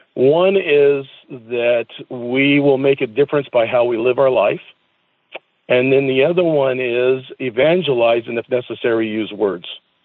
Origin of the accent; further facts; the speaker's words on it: United States; So as an American citizen, I'm a person that is a believer in Christ.